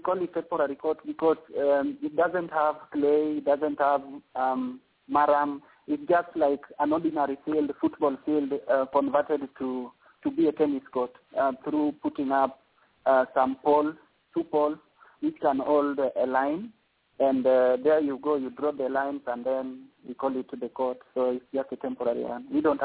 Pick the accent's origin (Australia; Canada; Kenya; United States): Kenya; Kisumu, Kisumu County; born there; English is a second language; I'm a Kenyan citizen, born in Kisumu City, in Western Kenya region.